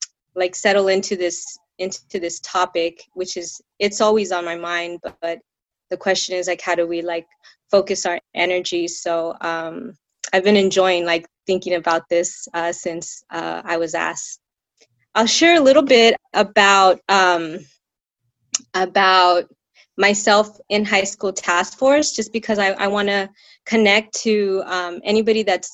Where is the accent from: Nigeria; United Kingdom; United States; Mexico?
United States; Los Angeles, California; growing up in South Central, what I then saw was very little public spaces that felt safe, or the community in general that felt safe.